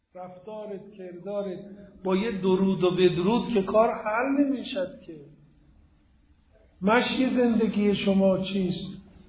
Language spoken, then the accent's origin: Persian; Iran; گفتم من ایرانیم و افتخار میکنم به ایرانیتم،